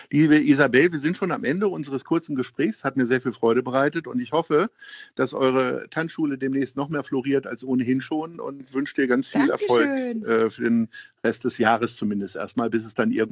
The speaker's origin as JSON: {"language": "German", "town": "Hanover", "region": "Lower Saxony", "country": "Germany", "lives_now": "Hamburg, Germany", "said": "Und ich komme auch aus Hannover."}